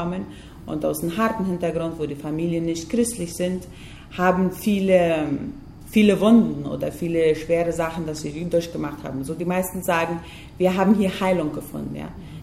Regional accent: Fernheim, Boquerón, Paraguay; now in Mexico; Ja, ich komme ursprünglich hier aus Fernheim, im Blumenthal. Ich bin in Blumenthal-Fernheim aufgewachsen.

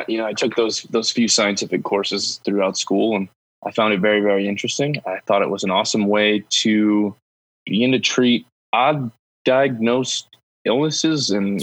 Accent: East Coast, United States; born and raised on the East Coast, went to college in New Hampshire, found my way out to Colorado with an interest in nature.

